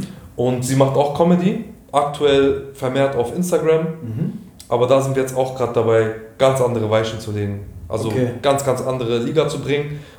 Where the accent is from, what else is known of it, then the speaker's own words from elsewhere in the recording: Offenbach, Hesse, Germany; so, ich bin aus Offenbach